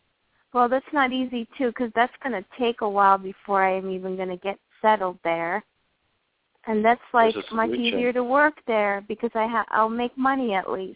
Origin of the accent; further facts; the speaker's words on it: France; I'm from Europe. And it's an extra load I'm carrying from France.